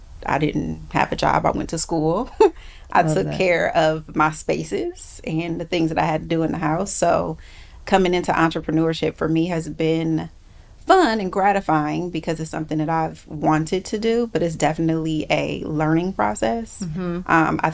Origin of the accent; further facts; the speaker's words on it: Akron, Ohio, United States; I grew up in Akron, Ohio.